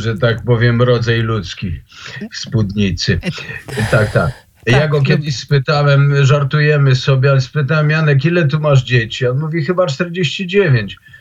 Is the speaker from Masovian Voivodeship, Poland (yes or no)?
no; Kraków, Lesser Poland, Poland; born there; się urodziłem przy Kopernika w Krakowie.